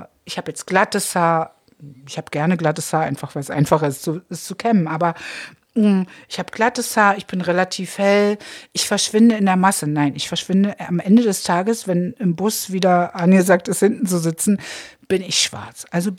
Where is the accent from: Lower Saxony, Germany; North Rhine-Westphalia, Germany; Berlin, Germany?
Berlin, Germany; Ich komme aus Treptow, that's it.